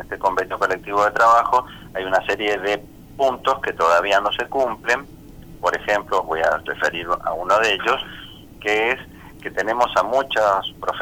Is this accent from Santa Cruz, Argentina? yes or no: no; Tupungato, Mendoza, Argentina; Yo soy oriundo de Tupungato, estuve 20 años en ese hospital